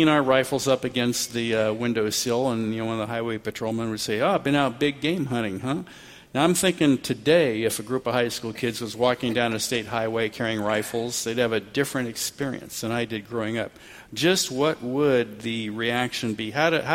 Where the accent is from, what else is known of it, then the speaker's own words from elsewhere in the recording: Atascadero, California, United States; growing up in Atascadero, a bunch of us kids, really high school, would grab our 22s.